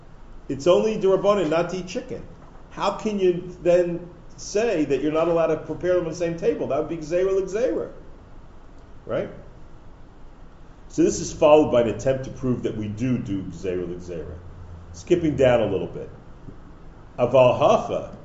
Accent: Philadelphia, Pennsylvania, United States; I was shocked growing up in Philadelphia to discover that the word 76ers was not actually in the Kriya.

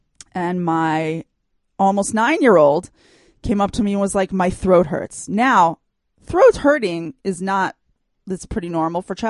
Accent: United States; moved away; okay, so I grew up in America.

